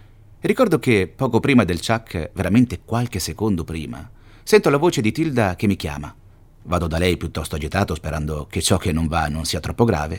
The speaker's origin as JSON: {"language": "Italian", "country": "Ethiopia", "tie": "born or raised there", "also_born_or_lived": "Palermo, Italy", "lives_now": "Italy", "said": "sono cresciuto in Etiopia, che la mia mamma è algerina, che i miei capelli e la mia pelle sono scuri."}